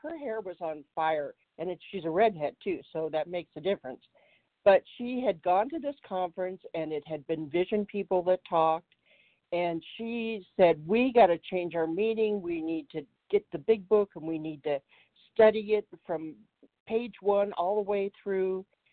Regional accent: Colorado, United States; I am from Colorado

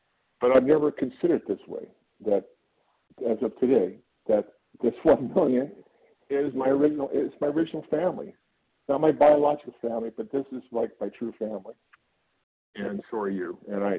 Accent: California, United States; I'm from California.

